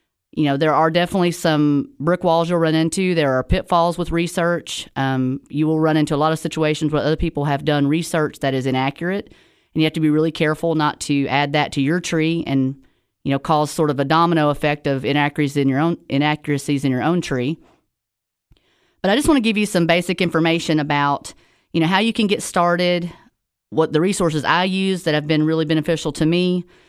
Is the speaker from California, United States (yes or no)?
no; Sparta, Tennessee, United States; I am a local from the Upper Cumberland, live in Sparta, Tennessee.